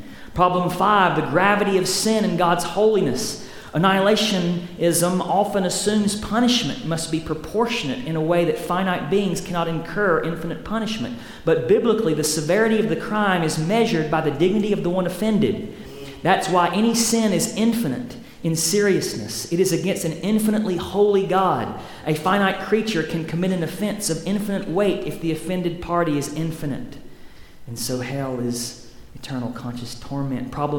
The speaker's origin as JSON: {"language": "English", "region": "the South", "country": "United States", "accent": "southern", "said": "Say it in my southern accent."}